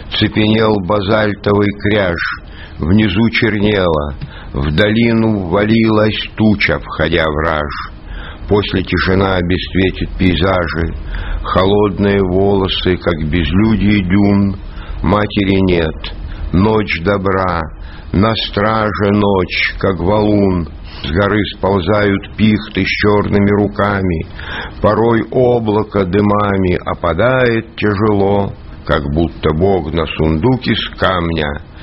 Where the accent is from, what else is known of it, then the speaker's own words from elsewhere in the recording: Ukraine; Люди моего возраста, а я с Украины, зная украинский язык, все более-менее овладевали польским.